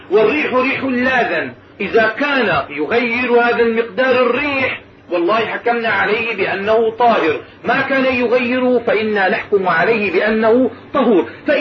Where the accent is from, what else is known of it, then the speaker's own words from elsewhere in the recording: Syria; مثل الحمة المنطقة الموجودة عندنا في سوريا